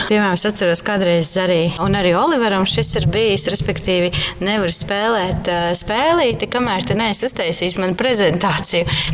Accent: Cesvaine, Madona Municipality, Latvia; now in Riga, Latvia; Mēs esam patiesībā no Cesvainas abervīru. Mēs mācījāmies kādreiz Cesvainas ģimnāzijā.

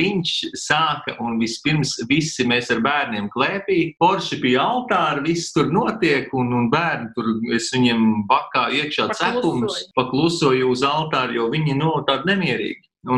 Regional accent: Cēsis, Cēsis Municipality, Latvia; now in Liepāja, Latvia; Nu, es esmu no Cēsīm

